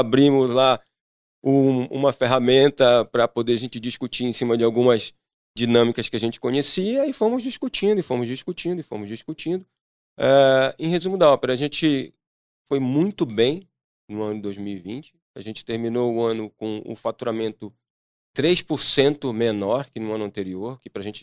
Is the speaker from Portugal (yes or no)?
no; Belém, Pará, Brazil; also born or lived in São Paulo / Florianópolis; eu já morei em São Paulo, é a minha quarta cidade, tá? Então, assim, eu sou natural de Belém do Pará.